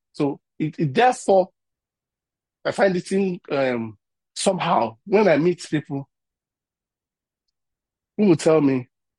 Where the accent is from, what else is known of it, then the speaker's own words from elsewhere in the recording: Ibadan, Oyo, Nigeria; I grew up in Ibadan.